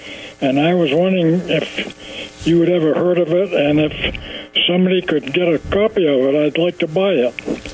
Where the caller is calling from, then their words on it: Errol, New Hampshire, United States; and I'm from Errol, New Hampshire.